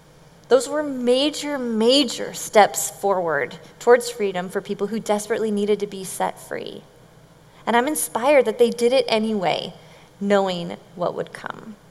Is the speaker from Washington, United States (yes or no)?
yes; Bellevue, Washington, United States; I grew up in Bellevue and went to Bellevue High School, I'm telling you.